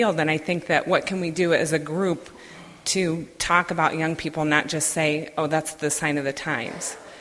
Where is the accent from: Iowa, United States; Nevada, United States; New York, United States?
Iowa, United States; St. Olaf; I'm from St. Olaf Parish in near Elkader, St. Olaf, Iowa.